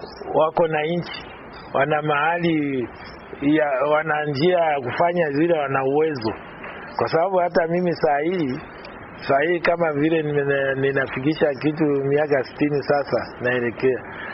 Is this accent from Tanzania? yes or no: no; Kenya; Nao niwaambie mimi ni mwenzenu, lakini mimi ni Mkenya. Naishi Kenya.